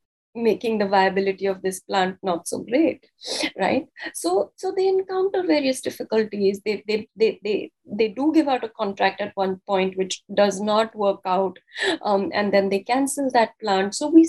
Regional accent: Italy; This could be, I'm from Italy.

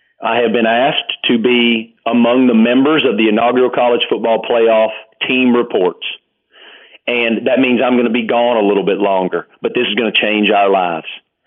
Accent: Blacksburg, Virginia, United States; I grew up in Blacksburg, Virginia, man. The Virginia Tech Hokies are our pro team.

